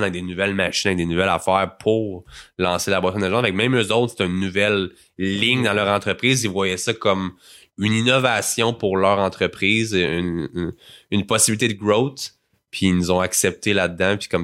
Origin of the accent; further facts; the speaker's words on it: Quebec, Canada; Je suis fier de dire qu'on est... Canadien, qu'on est Québécois.